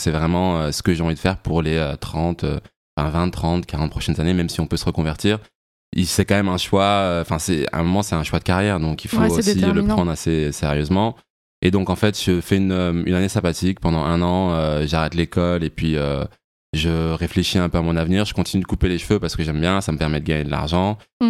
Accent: Thionville, Grand Est, France; Et ouais, on vient de Thionville. C'est assez marrant parce que c'est un petit peu, c'est une très petite ville, mais c'est un petit peu un petit vivier de talent.

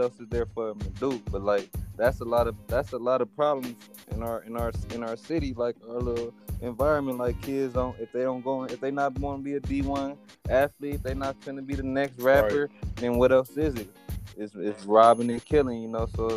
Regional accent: Inglewood, California, United States; I'm from Inglewood, you know

